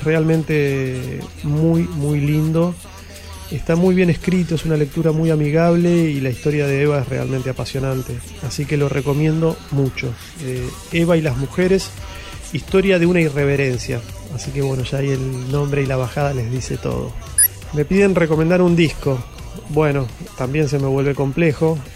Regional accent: Buenos Aires, Argentina; yo soy músico y productor de la ciudad de Buenos Aires.

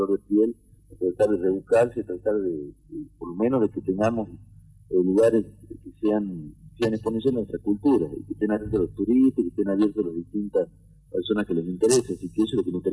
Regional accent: Tucumán, Argentina; nosotros como tucumanos y nosotros como parlamentarios

